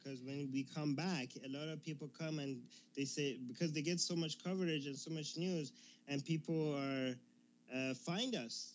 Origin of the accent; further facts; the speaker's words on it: Iran; Me from Iran